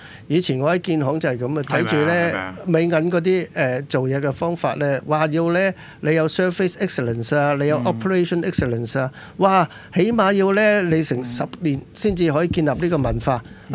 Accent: China; 都是呢会在我们中国人的传统觉得呢

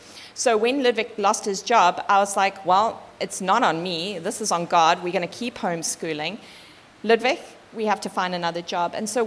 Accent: Zimbabwe; I grew up in Zim. Zim has always been on my heart.

